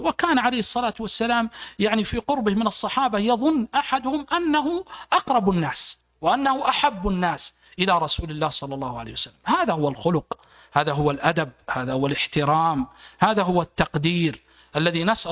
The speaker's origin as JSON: {"language": "Arabic", "country": "Saudi Arabia", "said": "عندنا في المملكة العربية السعودية"}